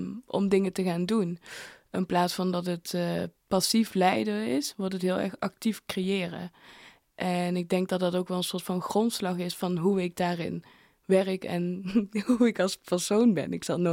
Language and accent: Dutch; Maastricht, Limburg, Netherlands; daar komt bij dat dat Maastricht is. Dus dat dat kenmerkend is van waar ik vandaan kom, waar ik ben opgegroeid voor mijn moeder.